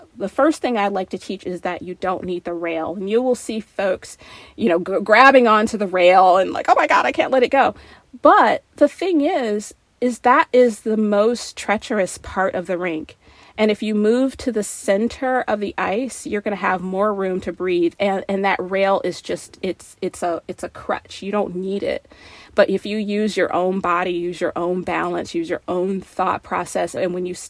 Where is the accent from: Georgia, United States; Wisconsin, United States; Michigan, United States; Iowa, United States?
Michigan, United States; Detroit; I mean, I'm from Detroit. It's hockey town, right?